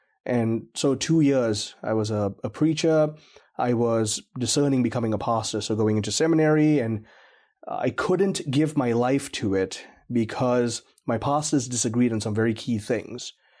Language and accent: English; Malaysia; We're about four or five generations into being Malaysian, so pretty separated from the Indian heritage.